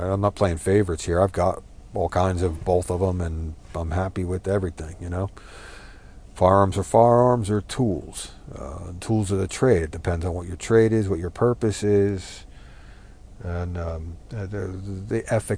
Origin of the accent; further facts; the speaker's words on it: New Jersey, United States; A couple of those guys from Jersey, like I'm from Jersey, right?